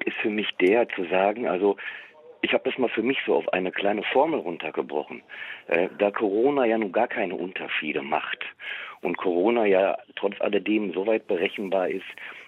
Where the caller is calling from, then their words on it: Gelsenkirchen, North Rhine-Westphalia, Germany; Ich komme aus Gelsenkirchen und habe festgestellt, dass es auch hier bei uns sehr, sehr unterschiedliche Regeln gibt